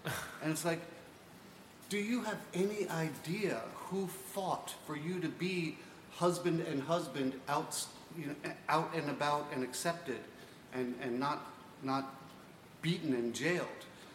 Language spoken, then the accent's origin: English; New York, United States; there's a goddamn pervert. Because I'm from New York.